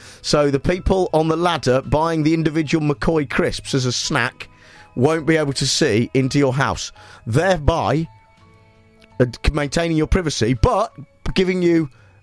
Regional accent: Dunedin, Otago, New Zealand; It's a memoir about growing up in Dunedin.

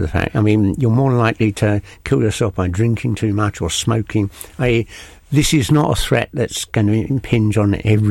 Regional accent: London, United Kingdom; when I was a kid growing up in London, there was always a copper coming around the street.

